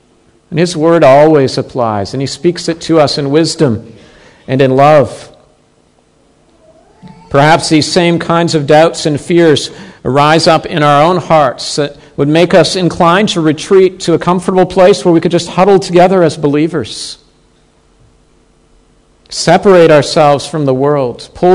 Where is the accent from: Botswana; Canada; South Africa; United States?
Canada; I think of my own nation where I grew up in Canada.